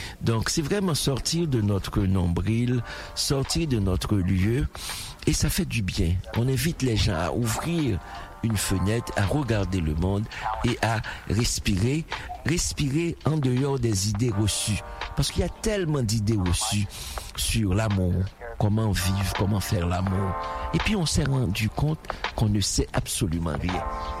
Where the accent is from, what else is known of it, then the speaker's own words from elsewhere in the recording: Haiti; Je viens d'Haïti, j'arrive ici et je me fais des amis.